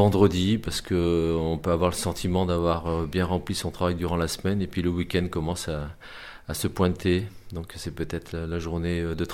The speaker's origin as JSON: {"language": "French", "region": "Centre-Val de Loire", "country": "France", "lives_now": "Germany", "said": "je suis français, bien sûr, et la région d'où je viens est une petite région pas trop connue, qui est au sud de Paris, qui s'appelle la Sologne."}